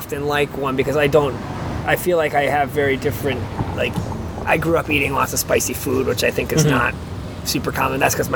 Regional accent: Minnesota, United States; so I am a Minnesotan born and raised, but in terms of like food stuff

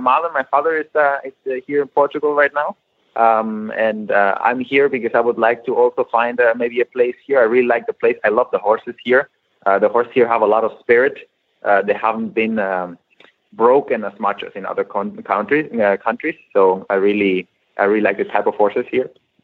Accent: California, United States; born there; first language Swiss German; I was born in California, and when I was in California, my mother spoke Swiss German to me because she's Swiss. My dad spoke Spanish because he's a Mexican from Morelia. And then everyone else spoke English to me.

